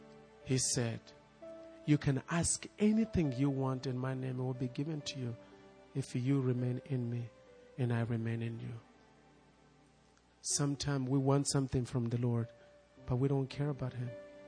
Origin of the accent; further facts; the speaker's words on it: Mozambique; You know where I am from. I'm from Mozambique.